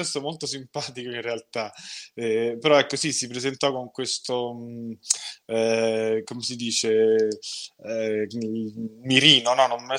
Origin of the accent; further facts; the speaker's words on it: Rome, Lazio, Italy; born there; si sono incontrati a metà strada, cioè a Roma, e io sono nato qui.